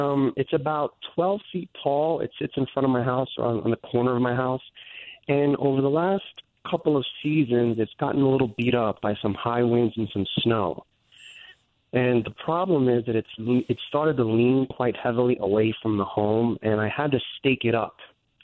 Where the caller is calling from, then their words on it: Egg Harbor Township, New Jersey, United States; I'm calling from Egg Harbor Township, which is about Egg Harbor Township, New Jersey, which is about 15 miles outside of Atlantic City.